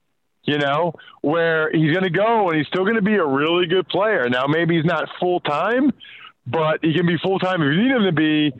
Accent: Reading, Pennsylvania, United States; if you grew up where I grew up in Reading, Pennsylvania, you're a diehard Eagles fan outside of Philly.

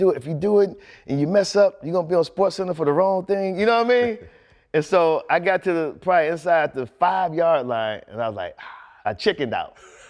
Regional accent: Cleveland, Ohio, United States; I'm born and raised in Cleveland, Ohio.

